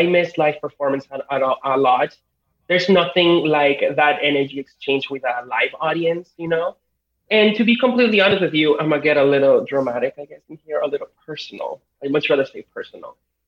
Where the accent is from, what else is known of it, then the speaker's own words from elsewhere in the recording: Colima, Mexico; I mean, I was born in Mexico. My whole family is from Mexico. We're actually from a place called Colima.